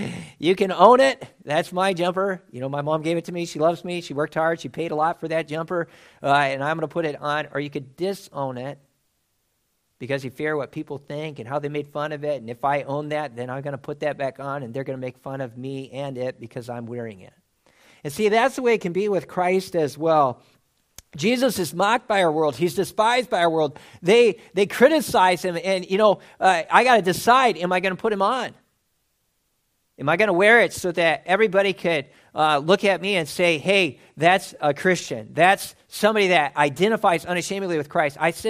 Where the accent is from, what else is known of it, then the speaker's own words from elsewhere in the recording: United States; now in United Kingdom; But this is not my home. And it's not because I'm from the States and I'm an American.